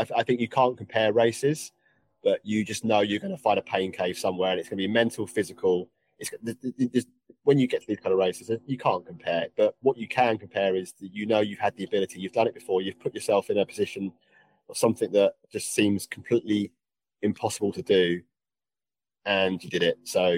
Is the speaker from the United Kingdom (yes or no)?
yes; England, United Kingdom; accent: English; people can deal with my English accent and my often very fast talking